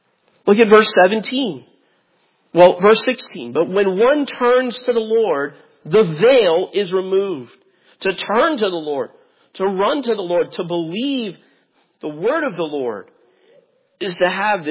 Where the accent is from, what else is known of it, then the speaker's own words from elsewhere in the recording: Indianapolis, Indiana, United States; I grew up in Indianapolis, Indiana